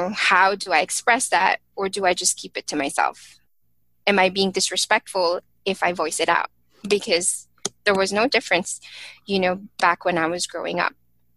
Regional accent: Philippines; moved away; a lot of what I grew up with in the Philippines, I definitely carried on, you know, coming here.

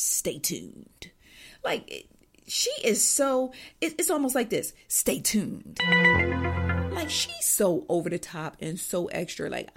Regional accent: New Jersey, United States; Don't make fun of the way I talk. I'm from Jersey.

